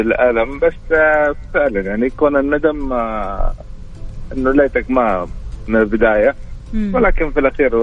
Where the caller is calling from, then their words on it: Jeddah, Makkah Province, Saudi Arabia; من جدة أجواء طيبة.